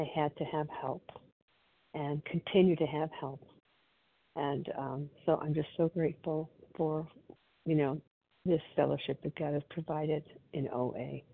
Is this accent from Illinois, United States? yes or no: yes; Illinois, United States; I'm from Illinois, a grateful, recovered, compulsive overeater.